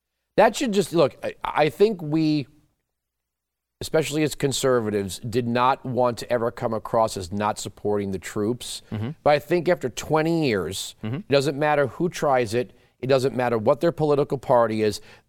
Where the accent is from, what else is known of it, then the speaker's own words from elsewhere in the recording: New York, United States; I grew up on Long Island.